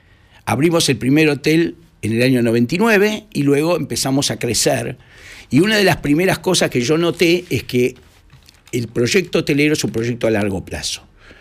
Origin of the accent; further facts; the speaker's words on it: Argentina; Estamos acostumbrados porque somos argentinos y porque hemos pasado las mil y una.